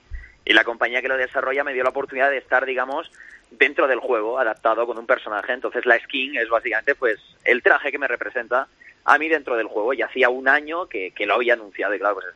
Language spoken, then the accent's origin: Spanish; Alhama de Murcia, Region of Murcia, Spain; now in Andorra; Yo soy de Alhama de Murcia.